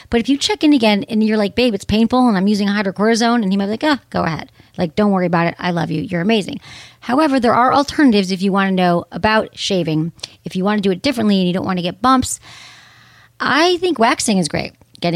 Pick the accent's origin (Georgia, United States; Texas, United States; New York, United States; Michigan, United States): Michigan, United States; This is from Mike, 48, in Michigan, my home state.